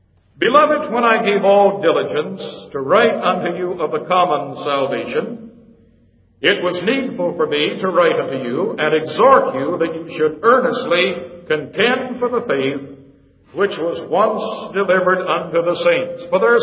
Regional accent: Phoenix, Arizona, United States; I come from Phoenix, Arizona. And sometimes in the summer it gets up to 110, 115 degrees.

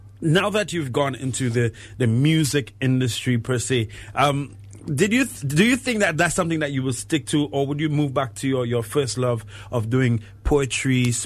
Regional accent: United Kingdom; I'm a big fan of grime. I'm British, so

